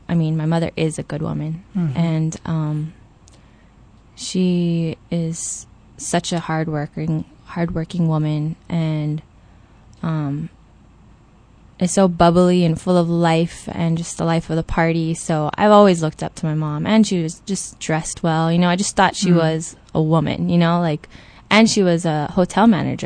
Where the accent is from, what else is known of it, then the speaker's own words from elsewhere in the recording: Kauai, Hawaii, United States; It was beautiful. I had the best childhood. Kauai is so beautiful. And it's the best place to grow up.